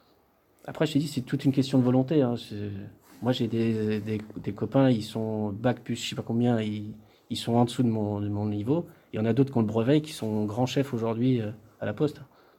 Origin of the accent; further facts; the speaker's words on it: Portugal; Le ménage, bon, je suis portugais, donc maçon, pour changer.